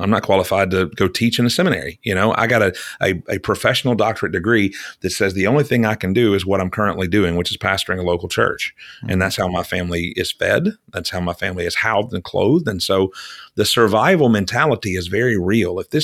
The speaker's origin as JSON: {"language": "English", "region": "Deep South", "country": "United States", "lives_now": "New York City, United States", "said": "My family is living in New York City. We're from the Deep South."}